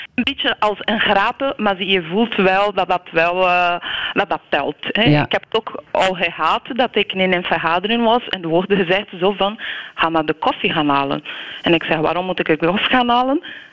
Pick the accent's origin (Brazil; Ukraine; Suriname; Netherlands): Brazil; Dutch is a second language; now in Belgium; Ik kom uit Brazilië